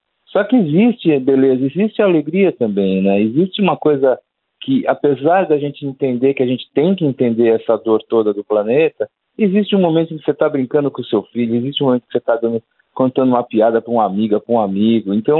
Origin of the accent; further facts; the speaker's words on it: São Paulo, Brazil; moved away as an adult; now in Rio de Janeiro, Brazil; E eu fiz essa música pelo fato de eu vim morar no Rio de Janeiro, né? Eu sou de São Paulo, sou quase um idoso, porque eu tô com 58 anos, então eu vim morar no Rio